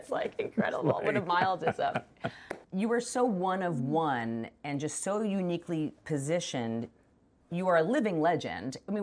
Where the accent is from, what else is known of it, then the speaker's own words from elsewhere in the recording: New York, United States; No, no, I tell it like it is. I'm a New Yorker, too.